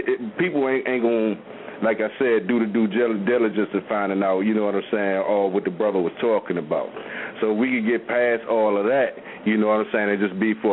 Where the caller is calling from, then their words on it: Virginia, United States; Yeah, I'm calling from Virginia, man.